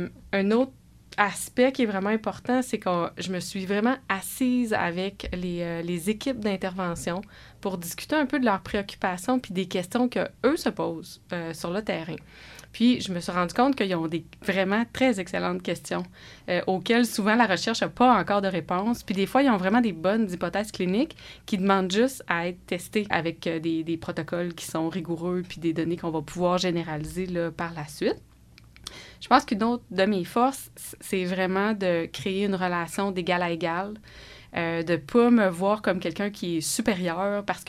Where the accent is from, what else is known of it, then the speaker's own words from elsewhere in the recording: Quebec, Canada; Moi, je suis originaire du Lac-Saint-Jean.